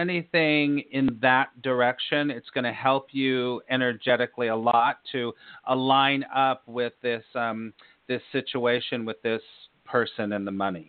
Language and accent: English; New York, United States; I'm a New Yorker, too. I live between New York and California.